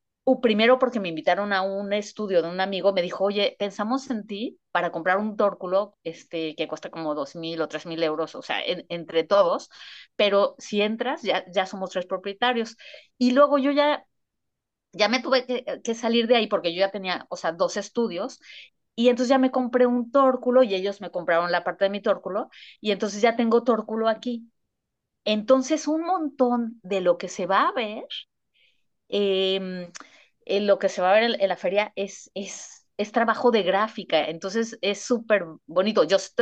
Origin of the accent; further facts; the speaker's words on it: Mexico; moved away as an adult; now in Spain; pero luego ya me salí de México a hacer el doctorado